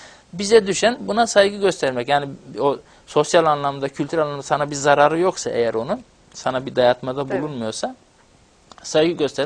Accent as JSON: {"language": "Turkish", "region": "Ağrı Province", "country": "Turkey", "said": "nerelisin, Ağrılıyım demiştim. Ondan sonra Kürt müsün demişti. Yani evet demiştim ama siyaseten Türk'üm dediğimde"}